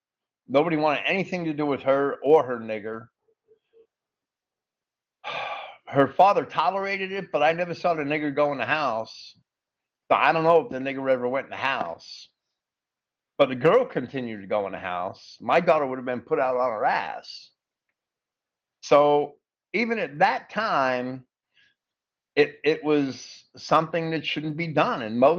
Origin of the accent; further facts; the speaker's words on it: Jersey City, New Jersey, United States; Even in 1975, where I grew up in Jersey City